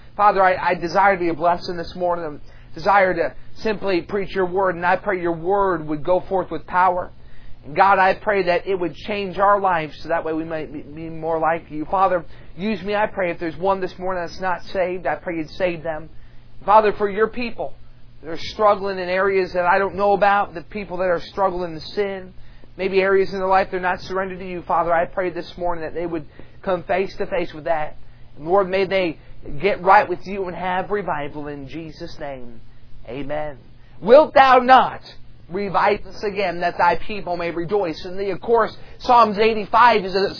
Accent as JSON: {"language": "English", "town": "Pittsburgh", "region": "Pennsylvania", "country": "United States", "said": "And we're from Pittsburgh, Pennsylvania, and we're traveling full-time evangelism."}